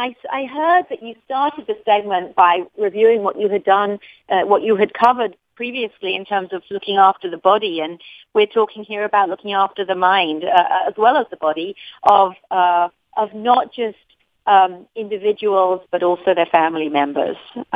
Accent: London, United Kingdom; now in United States; I am originally from across the pond, London, England, and I am practicing my Midwest accent, but apparently with not such great success.

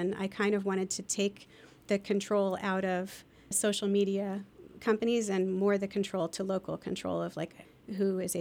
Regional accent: Bath, Pennsylvania, United States; Well, I'm Lehigh Valley born and raised. I grew up in Bath and went to Northampton High School.

